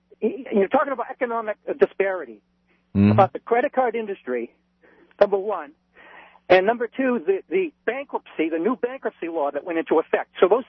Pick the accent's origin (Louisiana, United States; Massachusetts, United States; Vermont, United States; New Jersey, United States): Vermont, United States; now in Springfield, United States; I'm in Springfield right now, but I'm from Vermont.